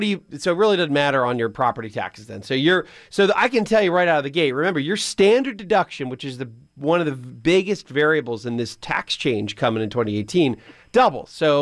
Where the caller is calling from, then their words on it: Brookhaven, United States; from Brookhaven. I'm single.